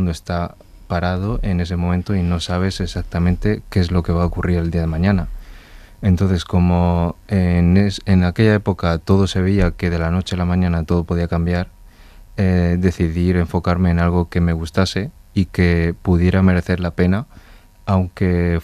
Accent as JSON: {"language": "Spanish", "town": "Murcia", "region": "Region of Murcia", "country": "Spain", "tie": "born there", "said": "nací aquí en España, sí. Originalmente en Murcia."}